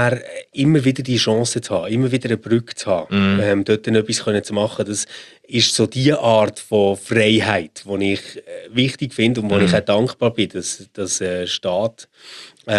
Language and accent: German; Switzerland; Also das ist ja auch ein kleines Ding, wo glaub, als Schweizer einfach fast nicht kannst nachvollziehen.